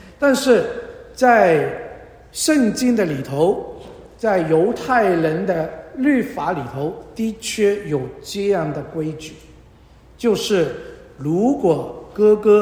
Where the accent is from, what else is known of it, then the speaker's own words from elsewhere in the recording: China; 这个比我们中国人的封建思想差不多